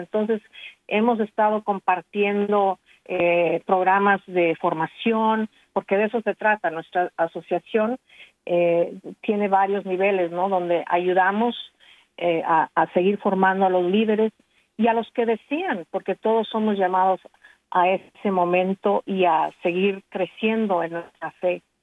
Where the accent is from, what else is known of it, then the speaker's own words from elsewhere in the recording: Mexico; born there; nací en México de padres mexicanos y claro, aprendimos, gracias a Dios, de mis padres, aprendimos el inglés, también aprendimos francés